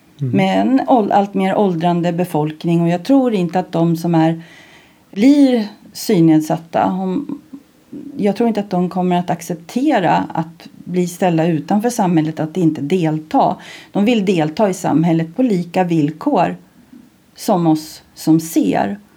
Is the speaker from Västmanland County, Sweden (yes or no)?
yes; Arboga, Västmanland County, Sweden; jag är född och uppvuxen i Arboga för ganska så exakt 55 år sedan. Jag är född 1963.